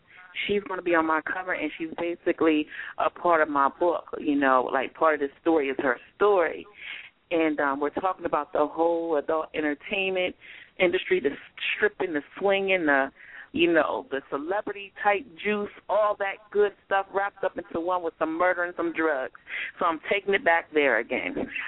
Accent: Delaware, United States; Also, on the 30th, I will be back in my hometown at the Delaware Black Expo.

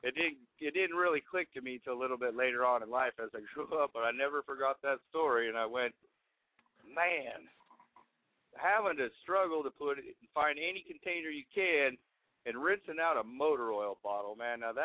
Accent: Los Angeles, California, United States; When I was a young kid growing up in Los Angeles, we went back to the back southeast, Arkansas to be exact

